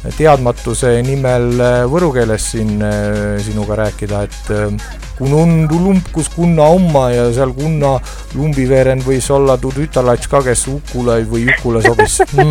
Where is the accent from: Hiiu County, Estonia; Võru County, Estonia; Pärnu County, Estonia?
Võru County, Estonia; Ma olen ka Võrumaalt sünni ja loomupoolest, aga no jah, viimased 20 aastat pea ei ole seal olnud.